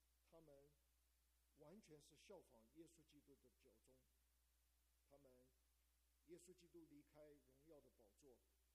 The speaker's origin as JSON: {"language": "Chinese", "country": "China"}